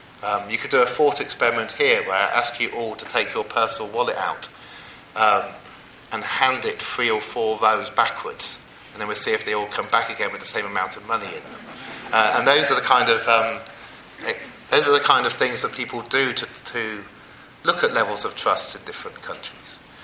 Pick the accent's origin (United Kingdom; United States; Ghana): United Kingdom; Oxford, South East England; moved away as an adult; I grew up in Oxford. I left at 18. I've been back for 9 months. It's a really interesting ethnographic study to walk into the town you grew up, but into a different part of it.